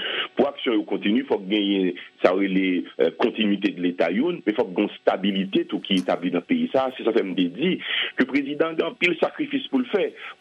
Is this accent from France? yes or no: no; Haiti; il faut remonter en tant qu'haïtien.